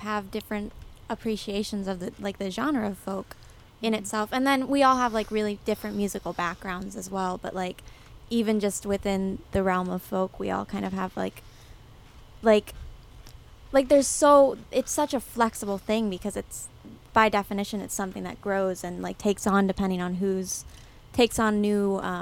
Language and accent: English; Rochester, New York, United States; So we were in, Noah, Isaac, and I grew up in Rochester, and the theater was called Words Players